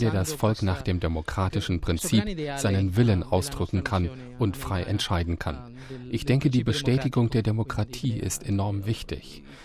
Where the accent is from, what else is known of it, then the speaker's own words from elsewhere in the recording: United States; Als Amerikaner bin ich heute sehr stolz, mit den anderen Amerikanern diese große Nation und diesen demokratischen Prozess zu teilen.